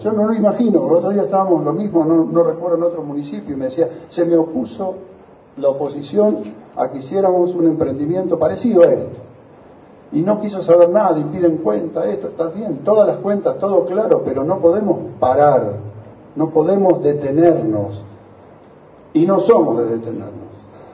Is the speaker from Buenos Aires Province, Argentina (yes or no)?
yes; Buenos Aires Province, Argentina; somos argentinos, somos bonaerenses.